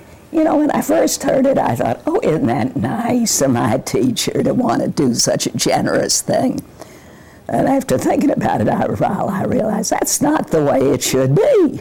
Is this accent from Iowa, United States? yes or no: no; Miami, Florida, United States; also born or lived in Baltimore; I was born in Baltimore, but I've lived in Miami so long that I was brought down here. I was really little. I don't remember anywhere else.